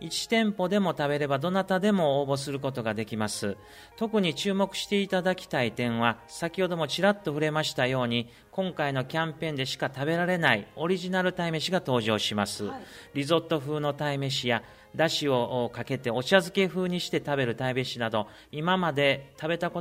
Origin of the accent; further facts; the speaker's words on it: Ehime, Japan; 私自身風早地方出身なんですけれども